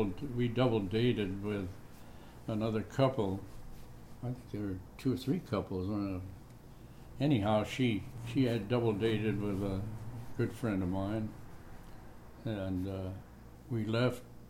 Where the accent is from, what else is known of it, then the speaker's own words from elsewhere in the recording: Colton, California, United States; Well, I was born in Colton, California. I'm a California native.